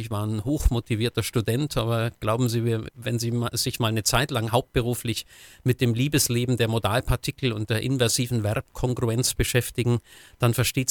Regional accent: Kempten, Bavaria, Germany; Also so in meinen Jugendjahren hier in Kempten, ich stamme aus Kempten im Allgäu

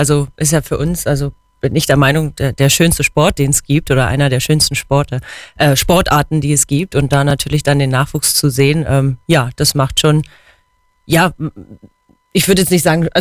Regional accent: Saxony, Germany; dazu muss ich sagen, ich komme ja aus Sachsen. Also ich habe in Sachsen die Sichtung mitgemacht, am Stützpunkt in Dresden.

